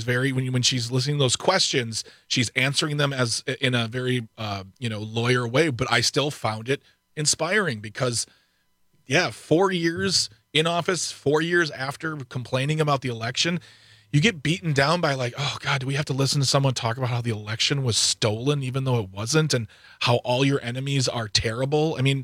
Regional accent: Midwest, United States; And as a Midwesterner, you're a Midwesterner, we're all, you know, the three of us, Calvin as well, Midwesterners

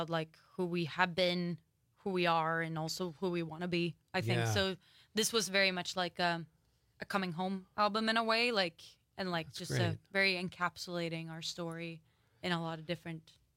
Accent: Sweden; I'm from Sweden originally.

